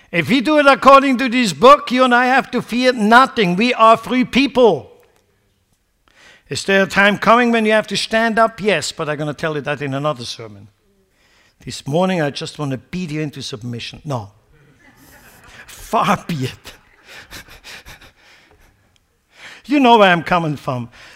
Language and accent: English; Switzerland; English is a second language; Let me tell you something. I grew up in Switzerland. They came out of the Second World War.